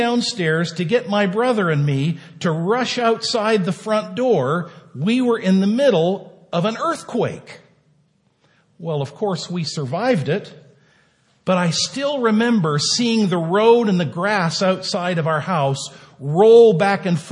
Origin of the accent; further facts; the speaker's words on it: Seattle, Washington, United States; When I was a kid growing up in Seattle, way back in 1966